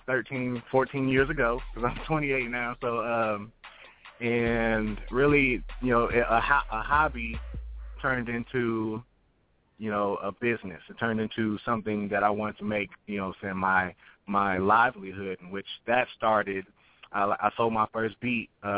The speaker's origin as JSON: {"language": "English", "region": "Texas", "country": "United States", "said": "they just called me … because I was from Texas"}